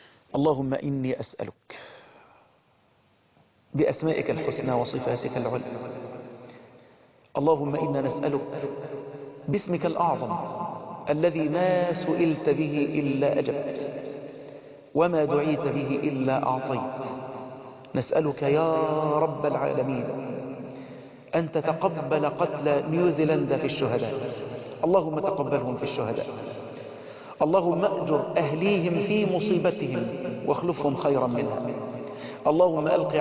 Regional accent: Egypt; بلدنا مصر

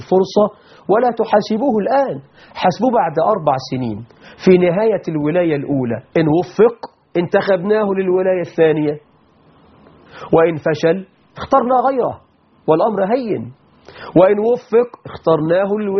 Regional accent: Egypt; عندنا في مصر

